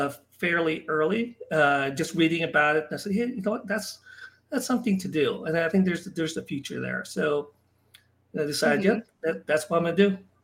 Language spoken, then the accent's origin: English; Philippines; also born or lived in Minnesota; But growing up in the Philippines, I actually was born in Minnesota because my parents, they were in grad school in Minnesota.